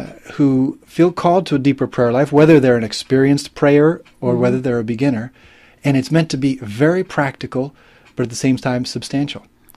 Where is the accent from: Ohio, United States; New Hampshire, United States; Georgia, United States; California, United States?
Ohio, United States; Cleveland; I grew up in Cleveland, Ohio, as you mentioned, and I come from a family that wasn't really practicing any kind of religion.